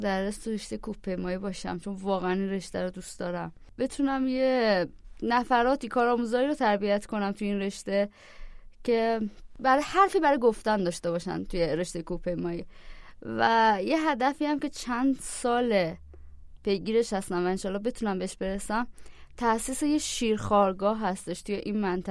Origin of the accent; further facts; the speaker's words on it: Qazvin, Iran; من اهل قزوین هستم و دبیرستان رو در شهر قزوین، دبیرستان هجرت، رشته ریاضی فیزیک.